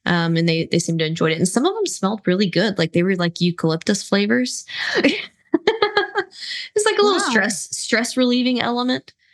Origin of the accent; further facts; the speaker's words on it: Dallas, Texas, United States; Once again, we're from the Texas area, specifically the North Texas Dallas area.